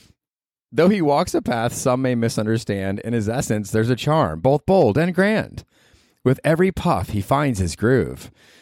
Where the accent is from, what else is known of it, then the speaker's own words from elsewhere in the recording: Australia; We're like, dude, I'm Australian. I'm drinking a Foster's.